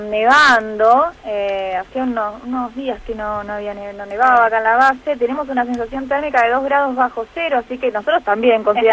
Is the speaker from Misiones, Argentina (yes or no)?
no; Buenos Aires, Argentina; las cuatro chicas que estamos en la radio somos todas de Buenos Aires, de distintas partes de Buenos Aires.